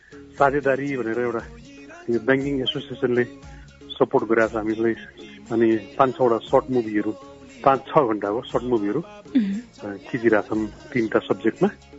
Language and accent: Nepali; Kathmandu, Bagmati, Nepal; born there; म काठमाडौँमै जन्मेँ, तर मेरो बाल्यकाल चाहिँ यता पनि बितेको छ, उता पनि बितेको छ।